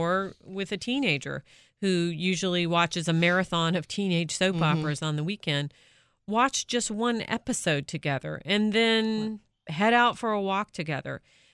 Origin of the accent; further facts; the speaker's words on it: Virginia, United States; from Northern Virginia.